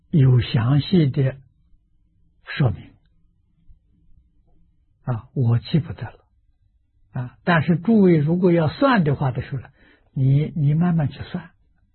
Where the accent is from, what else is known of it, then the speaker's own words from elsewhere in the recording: China; 我们中国人记载的时候，中国史书里面记载3030几年